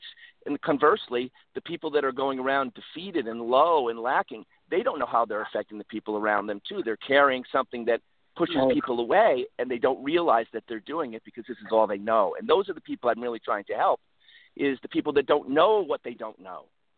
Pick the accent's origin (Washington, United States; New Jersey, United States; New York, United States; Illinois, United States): New York, United States; Troy; I was born and raised in Troy, and I was a Lansingburg High School boy.